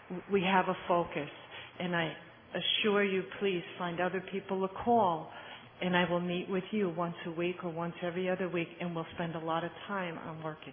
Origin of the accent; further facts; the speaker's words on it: Florida, United States; I'm not from Chicago. I'm from Florida.